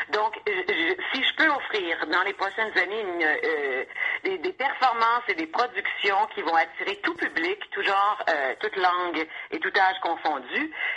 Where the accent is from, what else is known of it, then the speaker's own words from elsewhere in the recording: Quebec, Canada; Mais je viens du Québec, évidemment, qui est une province qui s'est toujours sentie en minorité au niveau du français